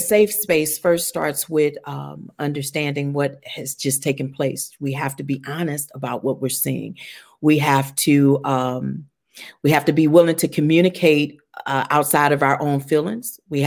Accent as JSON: {"language": "English", "town": "St. Louis", "region": "Missouri", "country": "United States", "tie": "born or raised there", "said": "My hometown is here in St. Louis. I was born and raised here."}